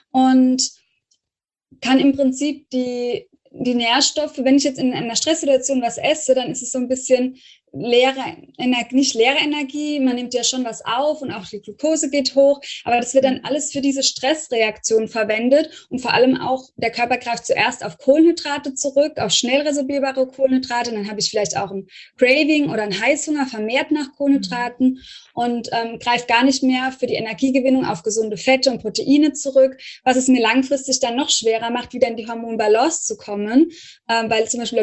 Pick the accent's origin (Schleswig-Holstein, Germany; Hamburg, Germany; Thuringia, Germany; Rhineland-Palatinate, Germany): Rhineland-Palatinate, Germany; ich komme ja so aus der Pfalz, vom Pfälzischen her, wir sind immer auch so hektisch